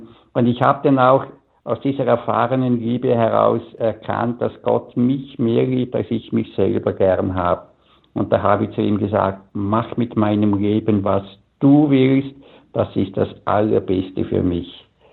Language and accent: German; Balgach, St. Gallen, Switzerland; Also ich bin aufgewachsen im St. Galler Rheintal in Balgach in einer sehr katholischen Familie.